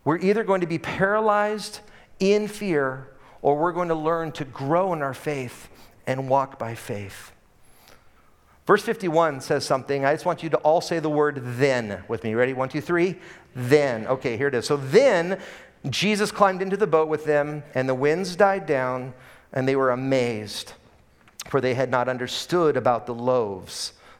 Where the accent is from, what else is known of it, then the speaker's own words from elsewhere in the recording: Portland, Oregon, United States; I remember as a kid, growing up in Portland, Oregon, my mom and dad would take us on these road trips.